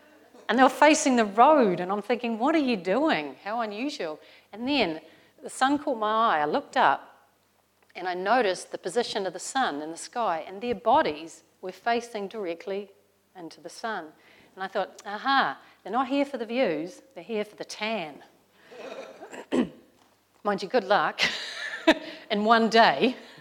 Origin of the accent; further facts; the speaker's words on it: New Zealand; As a New Zealander, I thought I was back home.